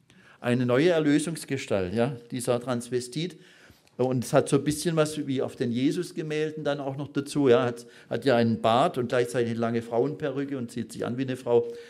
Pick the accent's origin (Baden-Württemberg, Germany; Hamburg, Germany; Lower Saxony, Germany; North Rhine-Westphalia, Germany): Baden-Württemberg, Germany; Pforzheim; der in Pforzheim tätig ist, meiner Heimatstadt